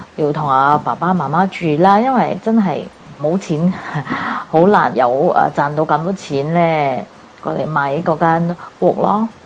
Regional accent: Singapore; 咁作為一個新加坡人呢，我有咩諗法呢？

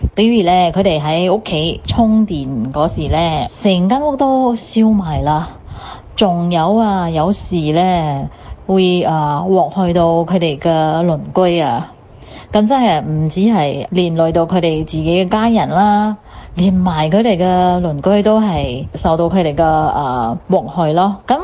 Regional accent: Singapore; 我是新加坡的

